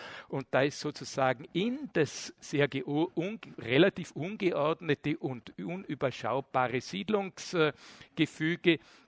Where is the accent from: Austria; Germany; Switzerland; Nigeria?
Austria; Bregenz, Vorarlberg; Ich bin am Stadtrand von Bregenz aufgewachsen, in dem, was man wahnsinnig übertrieben Villengebiet nennt, weil das sind keine Villen, das sind relativ billig, einfache Baumeisterhäuser in Bregenz.